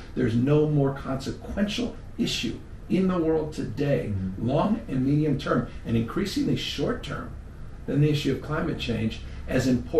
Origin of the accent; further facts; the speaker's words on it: San Francisco, California, United States; I come from San Francisco, gateway China, the first and largest Chinatown.